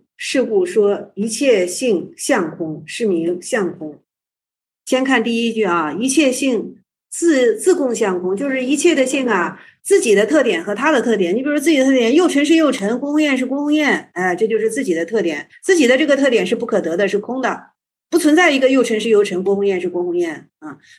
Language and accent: Chinese; China; 我们中国人说话直接